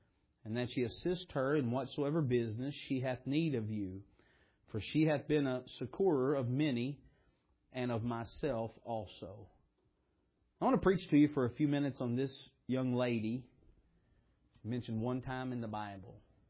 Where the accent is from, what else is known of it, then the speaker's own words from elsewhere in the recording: Kentucky, United States; And that's where I'm from, though. I'm from Southeast Kentucky, and it's that's the kind of way that things are.